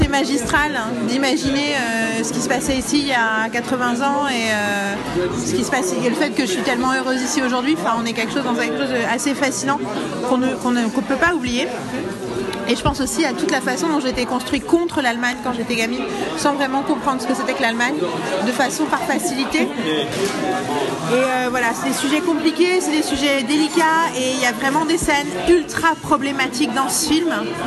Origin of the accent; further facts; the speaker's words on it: France; now in Germany; Moi, je me sentis doublement insultée en tant que française et en tant que juive. Alors, ok, pas juive pratiquante et pas juive religieuse, mais malgré tout, c'est mon identité.